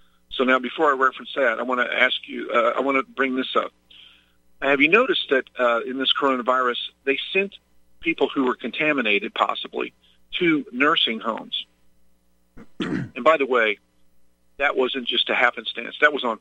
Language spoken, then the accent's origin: English; Midwest, United States; I grew up in the Midwest, in the Bible Belt. Some say the city where I was from was the belt buckle of the Bible Belt.